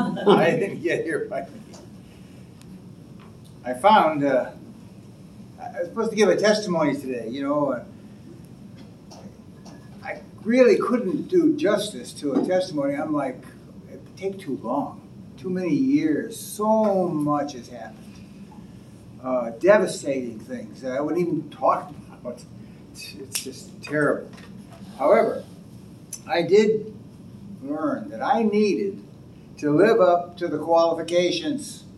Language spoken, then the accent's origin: English; Wethersfield, Connecticut, United States; born there; I was born in Connecticut, by the way, Weathersfield, Connecticut, an ancient town built in 1630.